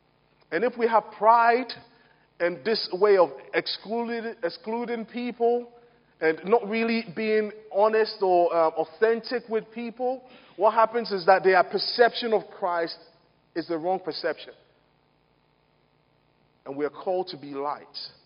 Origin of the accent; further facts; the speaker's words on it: Ghana; when I was growing up in Ghana, when the lights go off and maybe you put a lamp out there, what happens is you see flies and stuff going to that.